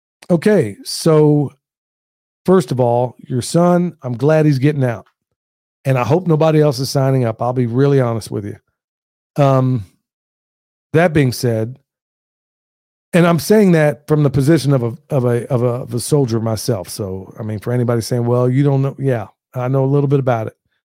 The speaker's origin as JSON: {"language": "English", "region": "Oklahoma", "country": "United States", "tie": "born or raised there", "said": "I grew up in Oklahoma as well. So we didn't have the hurricanes, but believe me, tornadoes."}